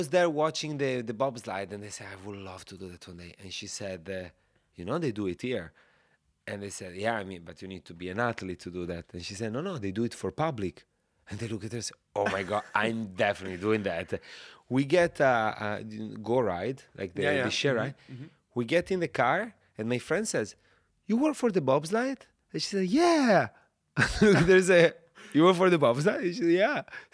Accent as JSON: {"language": "English", "town": "Bologna", "region": "Emilia-Romagna", "country": "Italy", "tie": "born or raised there", "second_language": "English", "said": "I grew up in Bologna, which is like Bologna. 3 hours from the Alps."}